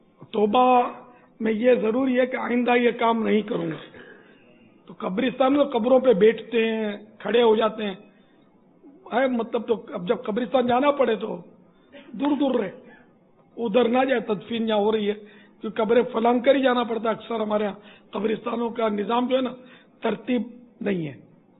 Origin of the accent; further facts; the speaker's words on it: Gujarat, India; گجرات کا صوبہ، میں بھی اسی صوبے سے تعلق رکھتا ہوں.